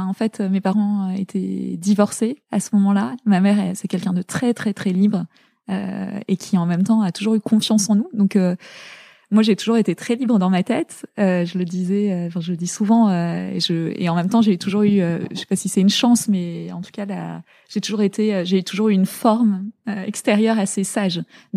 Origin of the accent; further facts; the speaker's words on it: La Garenne-Colombes, Île-de-France, France; also born or lived in Zaire; j'étais à la Garenne Colombe, donc c'était une banlieue géniale parce que vraiment, pour le coup, avec plein de milieux sociaux différents et de gens d'origines différentes.